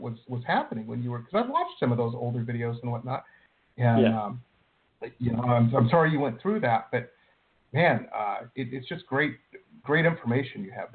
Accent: Detroit, Michigan, United States; like I said, I grew up in Detroit, so, you know, I grew up around auto

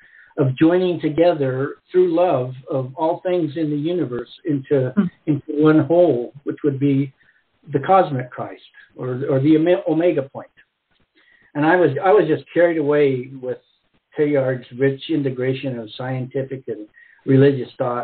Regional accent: Nevada, United States; As I said, I grew up in the Great Basin Desert of Nevada, kind of real close to the middle of nowhere.

